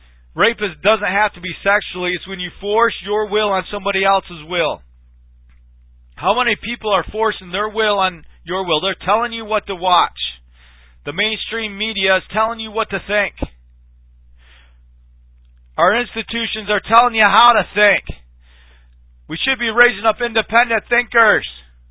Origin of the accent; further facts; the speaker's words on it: United States; I'm an American. I have a right to freedom.